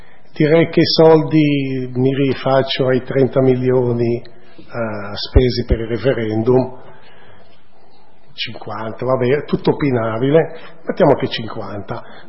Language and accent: Italian; Albosagia, Lombardy, Italy; devo mettermi sempre la cenere sopra la testa, come Lombardo, come Valtellinese, come Sondrese, come di Albosagia, punto.